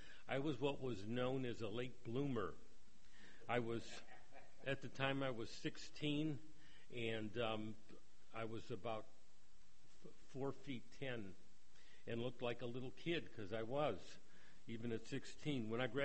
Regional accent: Detroit, Michigan, United States; Growing up in Detroit, I never heard that colloquial expression before.

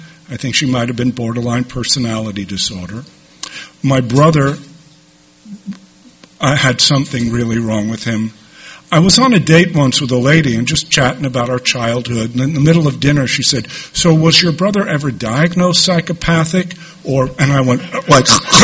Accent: New York City, New York, United States; I was born and raised in New York City. I was raised Roman Catholic.

